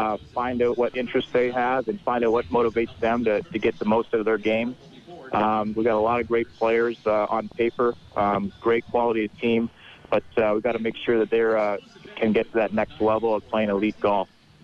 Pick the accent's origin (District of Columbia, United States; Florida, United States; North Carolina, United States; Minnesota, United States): Florida, United States; now in South Bend, United States; So I came from Florida, which has, you know, similar athletics